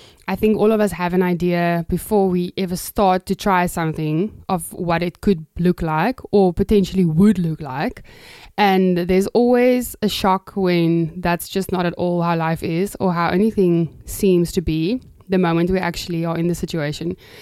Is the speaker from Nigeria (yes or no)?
no; Cape Town, Western Cape, South Africa; first language Afrikaans; English is a second language; I am from Cape Town, South Africa. That's where I'm currently living. It's where I've lived for most of my life. And yes, I'm a Cape Townian. I'm also actually an Afrikaans person. I'm not English. It's my second language.